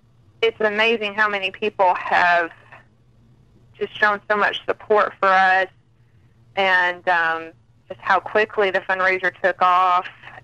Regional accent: Oxford, Alabama, United States; Well, I grew up in the Oxford-Anderson area until I went to college.

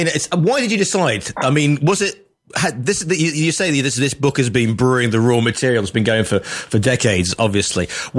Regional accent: United Kingdom; I'm British. It's St. George's Day.

